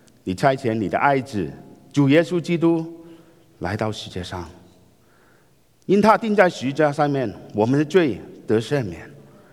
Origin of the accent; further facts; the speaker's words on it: China; 就好像我们中国人过年一样。